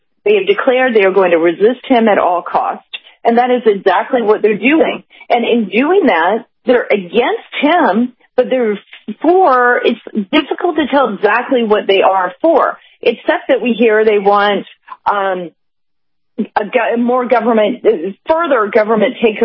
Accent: Atlanta, Georgia, United States; I thought, growing up in Atlanta and where Martin Luther King Jr. was from, I thought that's exactly the opposite thing of what he was asking us to do as a society.

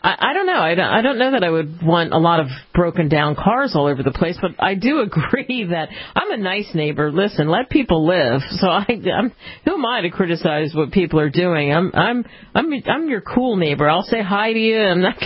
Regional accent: Pennsylvania, United States; because I grew up outside of Philadelphia, and we went to the Poconos

